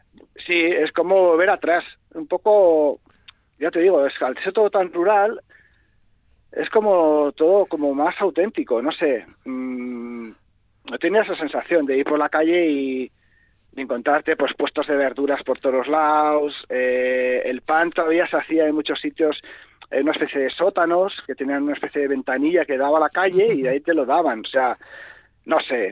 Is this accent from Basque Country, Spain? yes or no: yes; Basque Country, Spain; Y cuando yo les decía, vasqui, y me decían, oh, Basqui, Basqui, friends, friends.